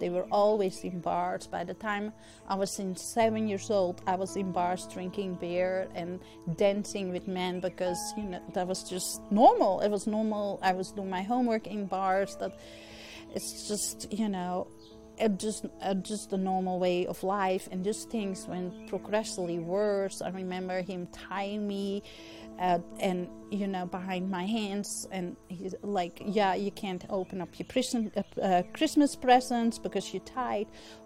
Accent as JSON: {"language": "English", "town": "Amsterdam", "region": "North Holland", "country": "Netherlands", "tie": "born there", "second_language": "English", "said": "Well, I was born in Amsterdam in a blue-collar neighborhood where everybody just kind of drank."}